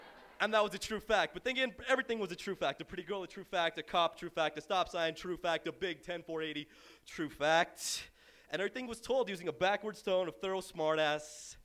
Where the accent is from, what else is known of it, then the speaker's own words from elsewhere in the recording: Patagonia, Arizona, United States; See, Patagonia is a little town more south of Tucson than it is north of Mexico. And in my town, everybody talks all fucked up.